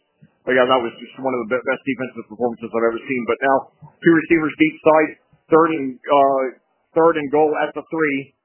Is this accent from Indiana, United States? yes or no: yes; Indiana, United States; keep in mind I'm from Southeast Indiana, and I grew up, I'm 52